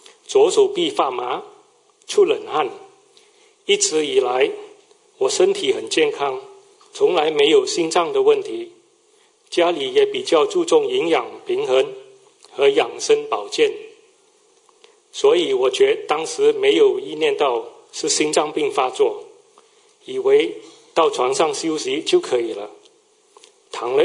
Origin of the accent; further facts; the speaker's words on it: Malaysia; now in Melbourne, Australia; 我是墨尔本观音堂的同修，小时候在马来西亚就信佛